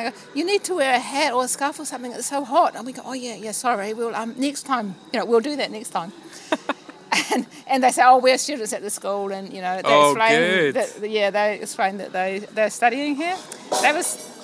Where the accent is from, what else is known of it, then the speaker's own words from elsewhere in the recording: Auckland, New Zealand; now in Nagpur, India; I'm from Auckland, New Zealand. Now in Nagpur for the International Council meeting.